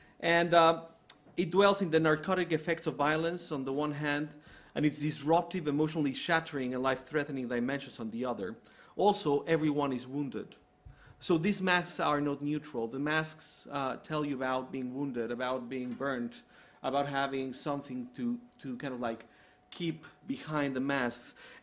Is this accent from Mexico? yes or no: yes; State of Mexico, Mexico; I grew up in Estado de México and Mundo E.